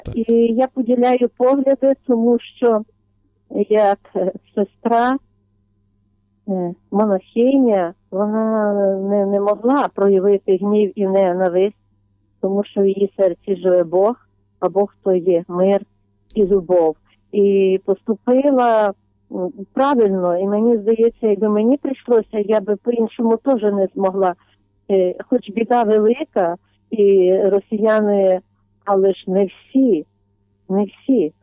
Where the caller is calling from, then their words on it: Lviv Oblast, Ukraine; Слава навіки Богу … із Львівщини.